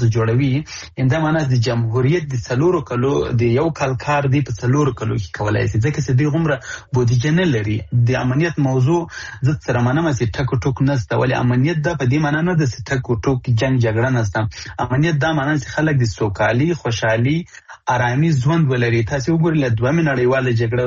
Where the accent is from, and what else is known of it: Afghanistan